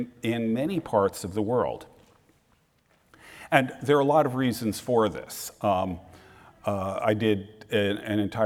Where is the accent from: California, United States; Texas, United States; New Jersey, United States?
New Jersey, United States; A quick reminder, I grew up in New Jersey. I can be pretty blunt.